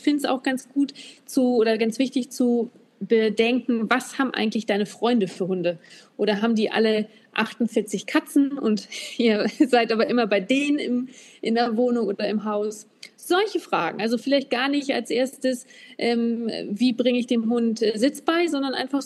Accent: Northern Germany, Germany; Sagt man das bei euch auch? Also bei uns im Norden sagt man verknusen.

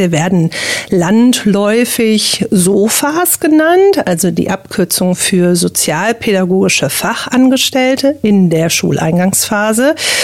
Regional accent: Essen, North Rhine-Westphalia, Germany; now in Mettmann, Germany; Ich komme aus Mettmann. Ich habe immer eine klitzekleine Anfahrt bis nach Wuppertal und gebürtig komme ich aus Essen. Ich bin also eine richtige Ruhrpott-Pflanze, genau. Ja. Und da rutscht mir schon mal auch das eine oder andere dat und was raus.

